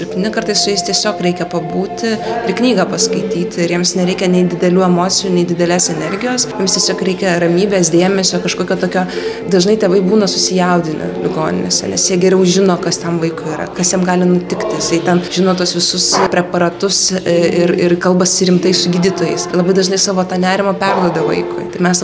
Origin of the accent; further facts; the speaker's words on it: Vilnius, Vilnius County, Lithuania; mes patys esam vilniečiai ir jau 6 metus dirbam Vilniaus vaikų ligoninėje